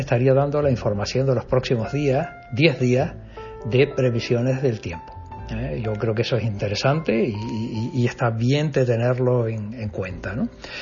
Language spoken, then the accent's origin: Spanish; Tazacorte, Canary Islands, Spain; Aquí tengo Tazacorte, que en este caso es mi pueblo donde nací, y todavía me sigue interesando saber cómo tenemos el tiempo por allí.